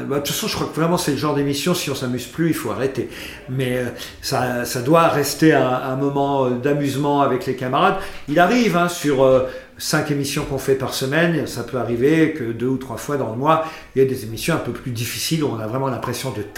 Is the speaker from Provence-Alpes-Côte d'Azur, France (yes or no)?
no; Le Havre, Normandy, France; born there; moi je suis né au Havre, mais j'ai une vue depuis chez moi sur ma ville natale